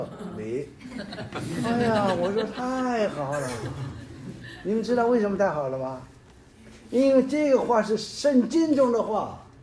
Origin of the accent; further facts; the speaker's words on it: China; 我们中国人很忌讳这个，